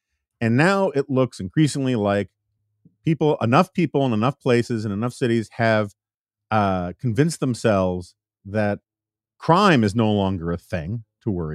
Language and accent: English; New York City, New York, United States; particularly in the city I grew up in New York City.